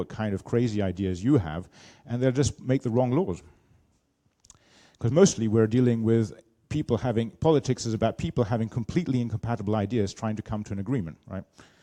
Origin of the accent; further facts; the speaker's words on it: England, United Kingdom; I'm English, but my mother's Austrian, lived in France.